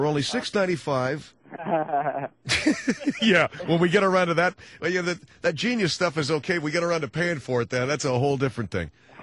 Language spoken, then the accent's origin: English; Los Angeles, California, United States; Now, I grew up in Los Angeles, which is a, even when I was a kid, it was a pretty big town.